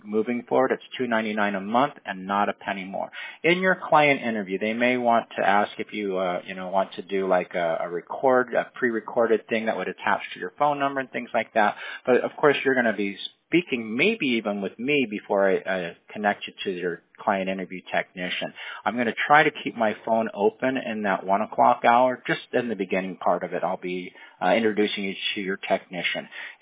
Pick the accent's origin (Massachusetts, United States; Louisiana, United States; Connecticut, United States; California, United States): California, United States; Fountain Valley; also born or lived in Bellevue; I was born in Bellevue, but before I turned a year old, we moved to Fountain Valley in Orange County. So I spent like 54 years pretty much in Southern California.